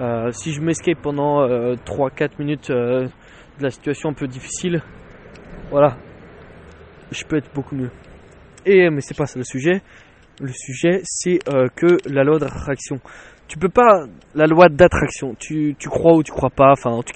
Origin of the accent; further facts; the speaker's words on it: Nantes, Pays de la Loire, France; mais moi je viens de Nantes.